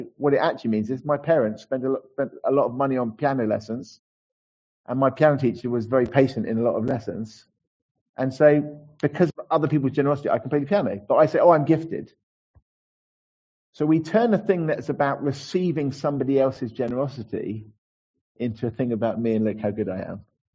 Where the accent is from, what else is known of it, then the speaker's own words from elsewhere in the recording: United Kingdom; I am British, but I'm Christian and I'm a British Christian, as it happens.